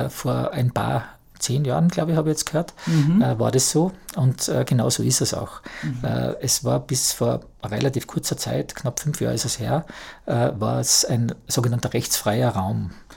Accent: Tyrol, Austria; bei uns in Tirol

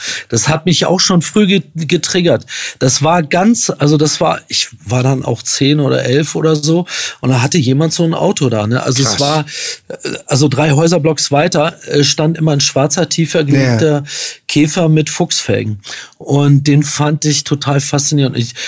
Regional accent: Wolfsburg, Lower Saxony, Germany; Ich bin nicht geboren in Wolfsburg, aber dort aufgewachsen.

